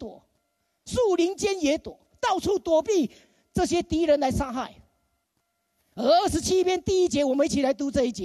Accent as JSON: {"language": "Chinese", "country": "China", "said": "我们中国人不是刚刚过完新年，在家里面很多时候我们贴一个符，再把它倒过来，是不是？"}